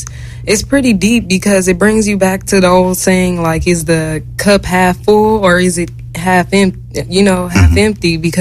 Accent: Los Angeles, California, United States; also born or lived in Mount Vernon, United States; Man, my growing up in Los Angeles, I can say it's a blessing and a curse at the same time, because growing up in a place like Los Angeles, you get many benefits that you don't get elsewhere.

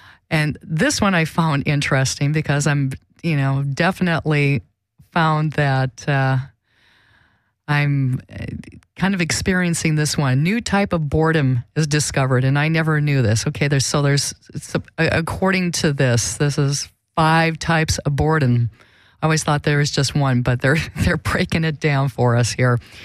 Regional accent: Midwest, United States; I mean, I'm from the Midwest and I definitely wanted to get out of there as soon as possible.

